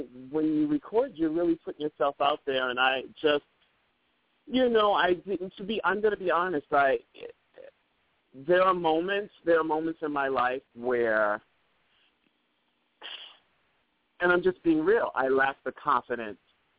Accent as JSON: {"language": "English", "country": "United States", "said": "because I'm an American, you know, I'm an American and I'm singing."}